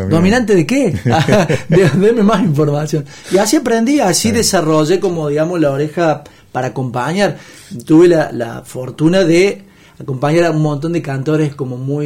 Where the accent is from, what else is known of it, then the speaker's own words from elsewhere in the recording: Las Varillas, Córdoba, Argentina; Soy de Las Varillas